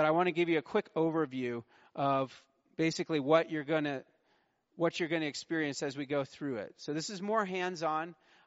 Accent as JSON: {"language": "English", "town": "Orlando", "region": "Florida", "country": "United States", "said": "I come from Orlando, Florida. Our heat and humidity during the summer is literally oppressive."}